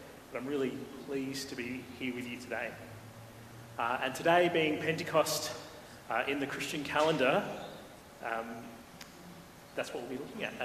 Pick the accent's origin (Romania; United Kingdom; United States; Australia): Australia; Aberfoyle Park, South Australia; I actually grew up just the other side of Happy Valley. So I grew up in Aberfoyle Park, going to Aberfoyle Uniting, and was there for, you know, first 19 or so years of my life